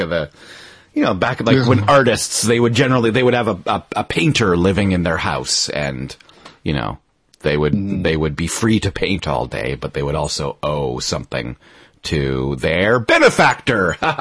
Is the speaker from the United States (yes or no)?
no; Canada; I'm the Canadian. I'll do it.